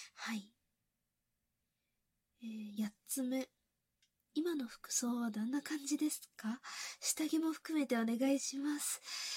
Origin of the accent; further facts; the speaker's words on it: Hokkaido, Japan; 出身は北海道です。今は北海道じゃないところに住んでいるんですけれども、方言で話すことは、何々だべさとか、そういう感じでは話さないんですけれども、